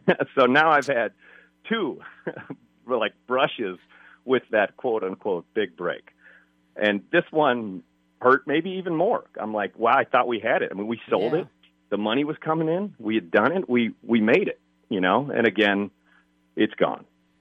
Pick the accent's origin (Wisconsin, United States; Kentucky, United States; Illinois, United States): Illinois, United States; Chicago; I'm a diehard Cubs fan. I'm from Chicago.